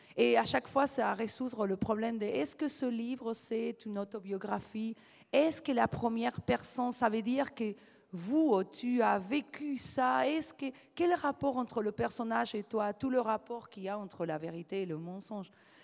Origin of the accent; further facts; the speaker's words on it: Buenos Aires, Argentina; French is a second language; moved away as an adult; now in France; Comme je suis argentine, je suis née à Buenos Aires, j'ai vécu presque 30 ans et le reste de ma vie en France.